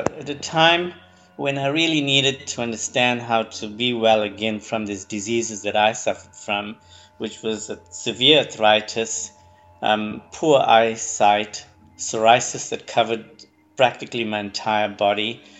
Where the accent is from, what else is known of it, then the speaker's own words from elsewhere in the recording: Durban, KwaZulu-Natal, South Africa; now in Westville, South Africa; I'm from Durban. Grew up in a farm not too far from the city. It's called Inanda. Spent most of my childhood there.